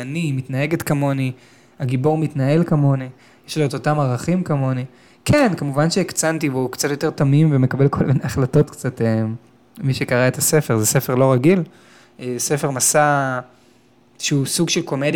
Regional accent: Tel Aviv, Tel Aviv District, Israel; גדלתי בתל אביב, גדלתי בצפון תל אביב, והייתי ילד מאוד מאוד ביישן.

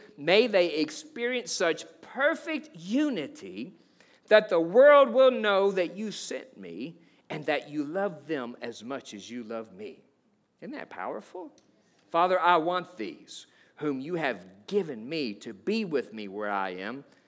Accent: Kentucky, United States; You know, growing up in Kentucky, my best friend at the time there

